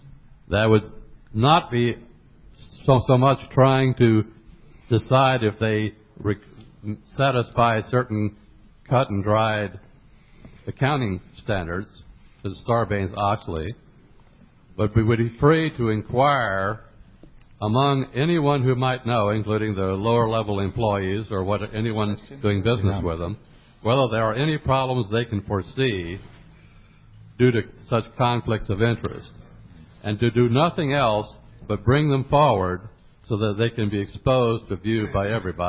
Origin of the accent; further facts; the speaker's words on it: Texas, United States; Actually, I'm from Texas.